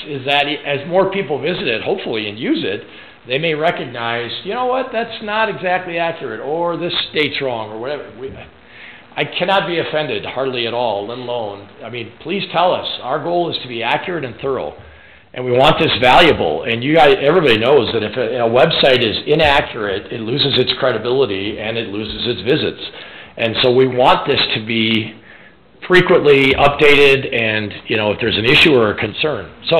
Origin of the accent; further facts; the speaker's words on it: Waseca, Minnesota, United States; I teach at Waseca. I grew up in Waseca. I've been back since 1991.